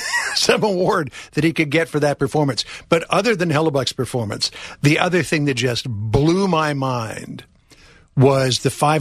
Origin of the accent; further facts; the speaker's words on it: Canada; I remember when I grew up in Canada.